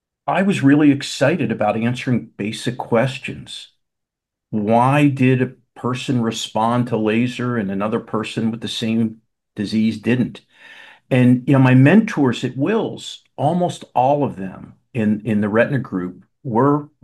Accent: Pittsburgh, Pennsylvania, United States; I grew up in Pittsburgh.

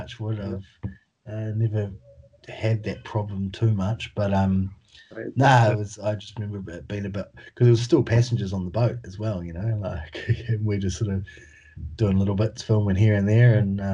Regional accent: Upper Hutt, Wellington, New Zealand; But I grew up in Upper Hutt

